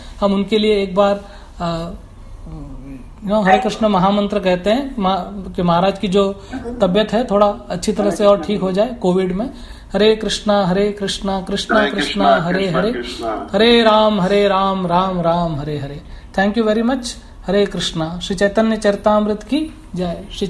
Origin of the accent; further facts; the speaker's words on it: Rajasthan, India; हम हिंदी भाषी हैं प्रभु जी, हम भी राजस्थान से हैं।